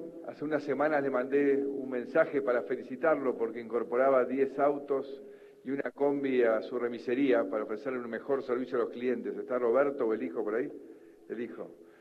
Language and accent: Spanish; Tandil, Buenos Aires Province, Argentina; born there; yo nací en Tandil, acá cerca, y durante chico pasé casi todos mis veranos en Mar del Plata.